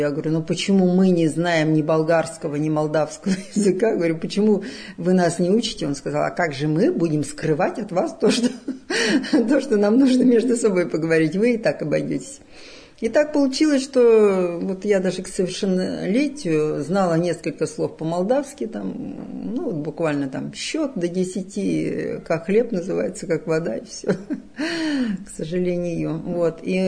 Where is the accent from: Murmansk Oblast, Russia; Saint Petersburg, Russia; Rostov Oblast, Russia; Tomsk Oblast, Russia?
Tomsk Oblast, Russia; born there; я сама родилась на спецпоселении в Томской области.